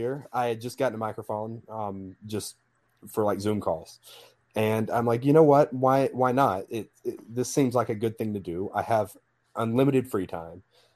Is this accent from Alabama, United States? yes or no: yes; Alabama, United States; I'm from Alabama, so we're kind of required by law.